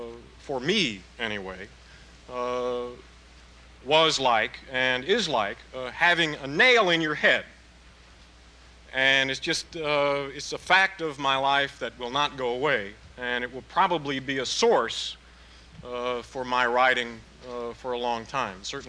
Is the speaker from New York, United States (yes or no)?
no; Chicago, Illinois, United States; I'm from Chicago